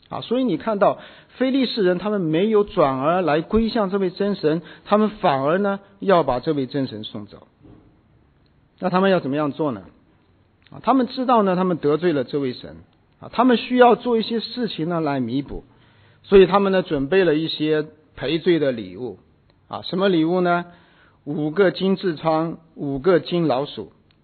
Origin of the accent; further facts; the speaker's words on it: China; 他觉得说我们中国人呢是要拜我们中国人的神的